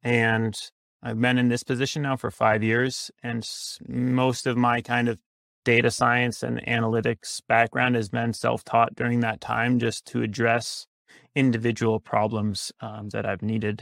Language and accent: English; Vermont, United States; So I grew up in Vermont and I was a skier growing up